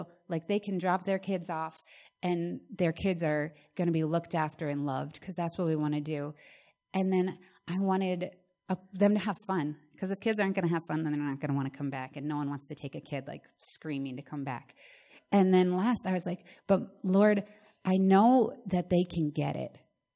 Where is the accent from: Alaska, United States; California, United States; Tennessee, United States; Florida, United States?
Florida, United States; now in New York, United States; I moved from Florida, never really been out of Florida, and we're in New York